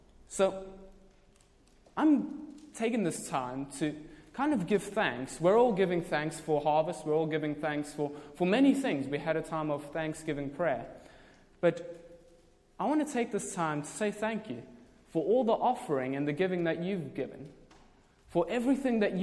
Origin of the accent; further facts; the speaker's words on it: South Africa; I'm from South Africa.